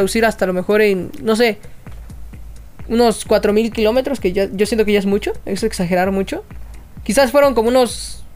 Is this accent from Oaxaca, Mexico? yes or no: no; Puebla, Mexico; Sí, es un pueblo. Somos de Puebla.